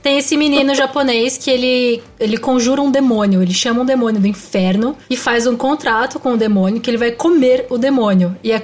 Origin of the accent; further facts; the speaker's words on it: Brazil; O Brasil nem tanto, mas a gente é brasileiro, então a gente procura o conteúdo em português.